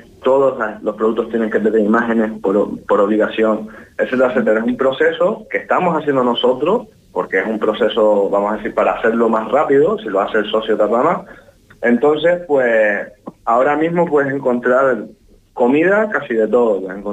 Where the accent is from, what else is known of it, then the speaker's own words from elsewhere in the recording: Canary Islands, Spain; yo soy aquí, soy majorero.